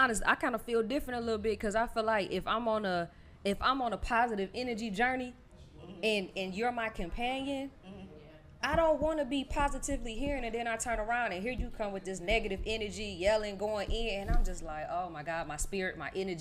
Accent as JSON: {"language": "English", "town": "Detroit", "region": "Michigan", "country": "United States", "said": "No, I'm from Detroit."}